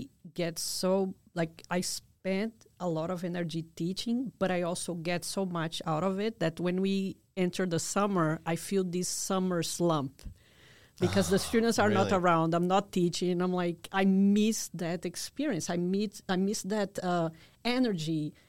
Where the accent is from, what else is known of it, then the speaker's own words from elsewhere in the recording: Natal, Rio Grande do Norte, Brazil; my college degree came from my hometown back in Brazil, Natal, from the Federal University of Rio Grande do Norte.